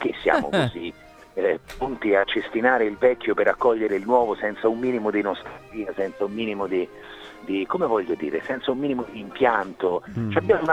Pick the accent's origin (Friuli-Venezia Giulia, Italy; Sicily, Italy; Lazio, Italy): Lazio, Italy; Rome; io sono cresciuto a Roma nel quartiere Prati, un quartiere umbertino